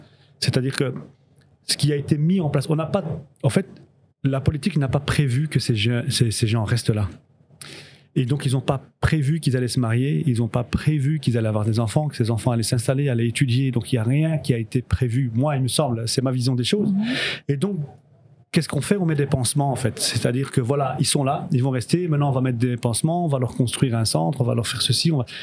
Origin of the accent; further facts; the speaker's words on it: Brussels, Brussels-Capital Region, Belgium; parce que chez nous à Bruxelles, il y a des quartiers qui sont quasiment, c'est un mot fort, mais enclavés